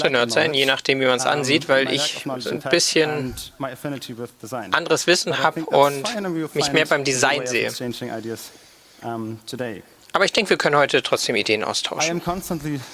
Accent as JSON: {"language": "German", "town": "Cologne", "region": "North Rhine-Westphalia", "country": "Germany", "said": "Ich bin aus Köln."}